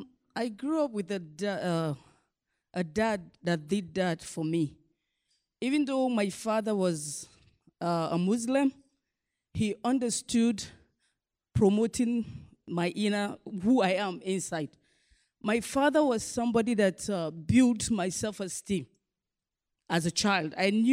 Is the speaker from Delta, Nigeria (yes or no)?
no; Lagos, Nigeria; I'm from Borno State, but my father decided, and I grew up in Lagos, so my father decided at least I should come to school in the north.